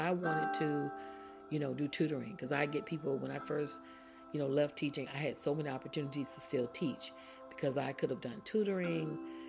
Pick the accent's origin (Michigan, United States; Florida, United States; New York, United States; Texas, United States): Florida, United States; I started in my home state, which is Florida.